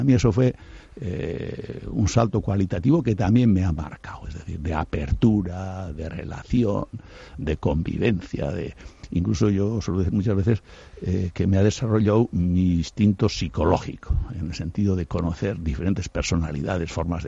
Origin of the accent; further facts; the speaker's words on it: Spain; first language Basque; Spanish is a second language; porque yo soy castellano berri, de alguna manera. Yo aprendí a hablar castellano cuando me mandaron a la escuela a los 6-7 años.